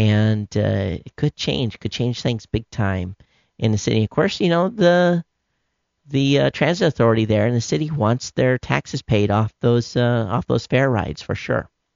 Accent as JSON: {"language": "English", "region": "Hawaii", "country": "United States", "said": "I'm some schmuck from Hawaii. I don't know my way around the city."}